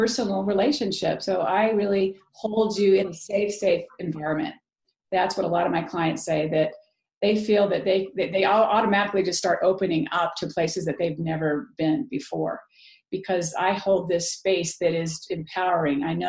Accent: San Diego, California, United States; I grew up in San Diego, where you're at.

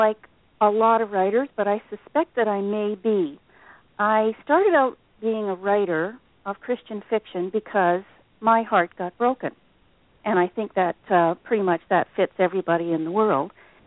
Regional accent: Northern Ireland, United Kingdom; I grew up, I was born in the British Isles in Northern Ireland, and so I grew up reading novels that were set in British colonial India.

